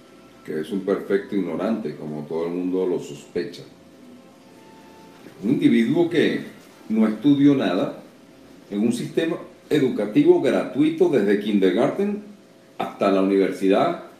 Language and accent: Spanish; Venezuela; Creo que tenemos que revisar nuestra conciencia como venezolanos.